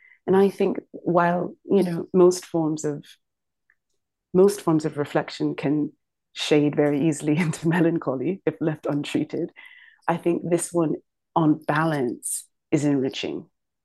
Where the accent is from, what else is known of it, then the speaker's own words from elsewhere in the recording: London, United Kingdom; born there; I was born in London, that doesn't really give me a claim to that place. Or my mum is Nigerian, my father is Ghanaian. I been to Ghana almost every year for the past 30, and Nigeria is a country I know well